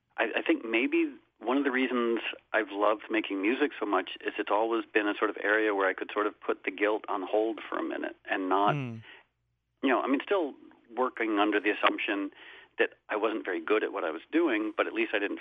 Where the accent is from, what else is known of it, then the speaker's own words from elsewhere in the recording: New England, United States; maybe it's a legacy of growing up in New England, but I've always been really good at beating myself up.